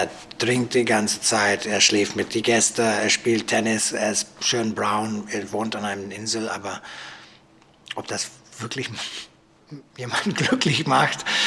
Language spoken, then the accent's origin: German; England, United Kingdom; German is a second language; weil für mich ist Deutschland international, weil ich bin Engländer